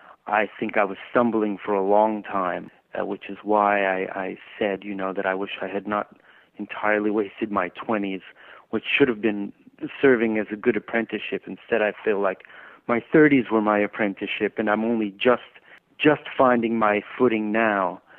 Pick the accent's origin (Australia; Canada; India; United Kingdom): United Kingdom; England; moved away as an adult; now in United States; As for who influenced me or what started me, I grew up in England.